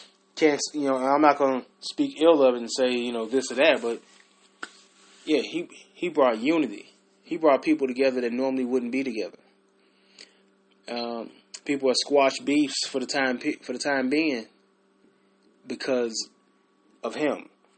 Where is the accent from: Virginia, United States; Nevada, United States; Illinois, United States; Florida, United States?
Illinois, United States; Chicago; I'm from Chicago. And I'm from the South Side, 71st and South Prairie, and 69th in Michigan.